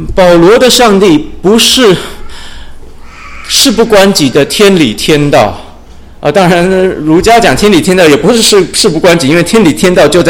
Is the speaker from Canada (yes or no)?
yes; Canada; first language English; Chinese is a second language; 因为我是在加拿大长大的